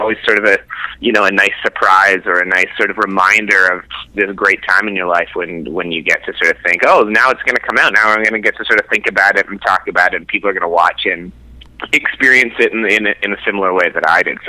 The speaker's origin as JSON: {"language": "English", "country": "Canada", "tie": "born or raised there", "said": "I grew up in Canada, and I've lived in Toronto for 12 or 13 years"}